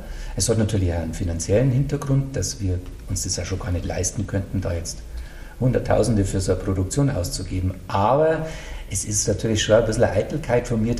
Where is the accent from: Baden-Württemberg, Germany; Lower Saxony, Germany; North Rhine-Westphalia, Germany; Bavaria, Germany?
Bavaria, Germany; Bad Tölz; Ich komme ursprünglich aus Bad Tölz.